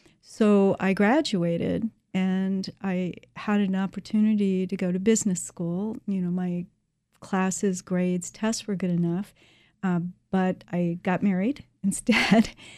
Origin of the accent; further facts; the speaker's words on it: Severna Park, Maryland, United States; I grew up here in Maryland in Anne Arundel County in the Severna Park area. I went to Severna Park High School.